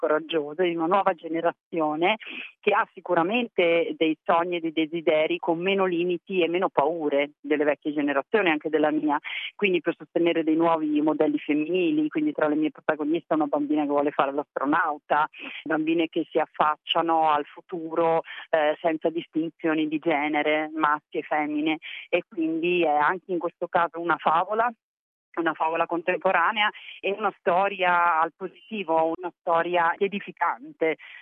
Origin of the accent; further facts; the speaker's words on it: Trentino-Alto Adige, Italy; anch'io sono trentina e conoscevo questa valle